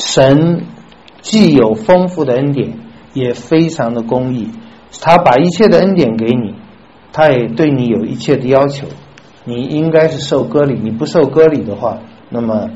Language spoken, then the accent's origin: Chinese; China; 我们中国人说那个就叫命根子